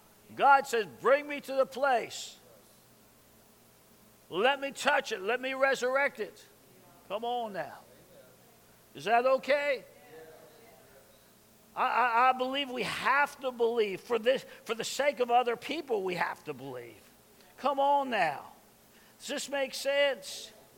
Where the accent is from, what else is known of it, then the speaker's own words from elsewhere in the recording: New York, United States; I'm from New York. I was born hurried.